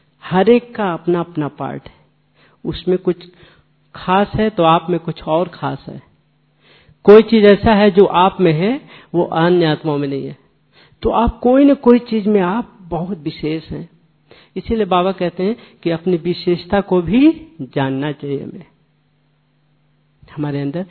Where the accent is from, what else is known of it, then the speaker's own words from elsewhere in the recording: Varanasi, Uttar Pradesh, India; 27 साल के लगभग हुआ यहाँ समर्पित रूप से, बाकी ऐसे हम बनारस से हैं लोग